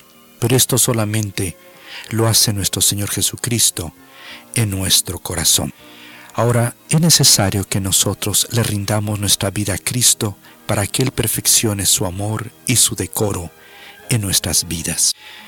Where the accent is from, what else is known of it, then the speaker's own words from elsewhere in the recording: Mexico; y por cuanto yo soy mexicano, pues abrí mi oído para escuchar lo que decían